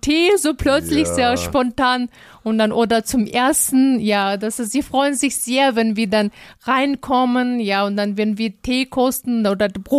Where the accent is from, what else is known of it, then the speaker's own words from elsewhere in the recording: Kyrgyzstan; Süden, aus Südkirgisistan, aus Pamirbergen, Gebirgen, ja.